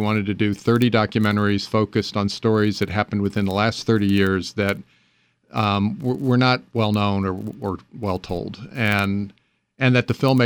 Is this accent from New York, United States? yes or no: no; Hampton, Virginia, United States; And Alan lived in my hometown of Hampton, and also in Newport News.